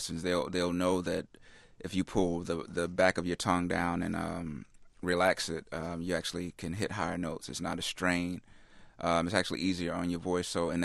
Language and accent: English; the South, United States; maybe because I was raised from the South and, you know, we always have this kind of thing from the South where we kind of feel like, you know, people look at us as country bumpkins or whatever.